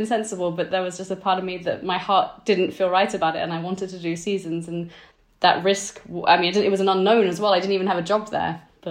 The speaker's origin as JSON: {"language": "English", "country": "Switzerland", "tie": "born or raised there", "said": "because I grew up in Switzerland and for me, snowboarding was everything."}